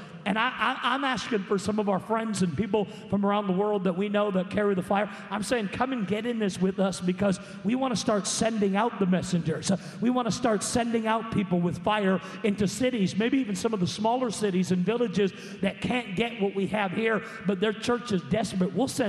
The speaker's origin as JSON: {"language": "English", "town": "Alberton", "region": "Gauteng", "country": "South Africa", "said": "I am from Johannesburg, Alberton, in South Africa."}